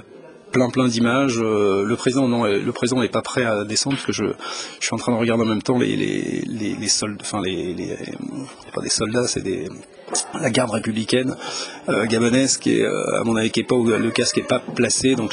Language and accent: French; France; nous, en tant que Français